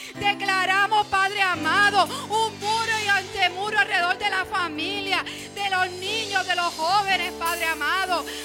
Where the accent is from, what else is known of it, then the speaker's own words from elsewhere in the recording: Puerto Rico; levanta mi tierra, levanta los empresarios, levanta la familia, levanta los niños, los ancianos, levanta el gobierno de mi tierra